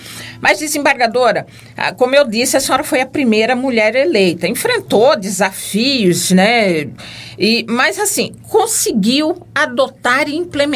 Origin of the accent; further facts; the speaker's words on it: Mato Grosso, Brazil; Eu considero assim, enquanto matogrossense, uma honra receber um prêmio dessa natureza.